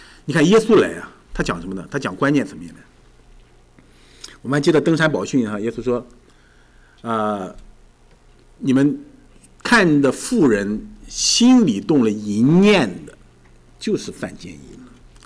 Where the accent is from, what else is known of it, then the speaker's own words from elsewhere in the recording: China; 很容易把我们中国人啊引到另一个误区当中去